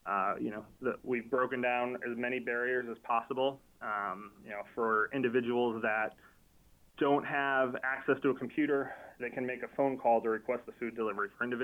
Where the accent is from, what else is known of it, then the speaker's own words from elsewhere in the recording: Columbus, Ohio, United States; also born or lived in Michigan; now in Indianapolis, United States; I'm Midwest born and raised. My parents are from Toledo, Ohio. I was born in Michigan and grew up in Columbus, Ohio.